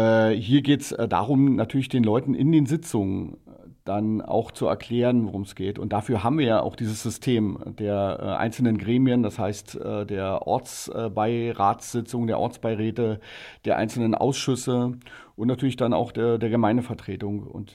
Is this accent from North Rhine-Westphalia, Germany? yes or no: no; Berlin, Germany; Ja, also ich bin eigentlich Ur-Berliner, komme aus Berlin-Pankow, habe dort eigentlich mein Leben verbracht, Familie gegründet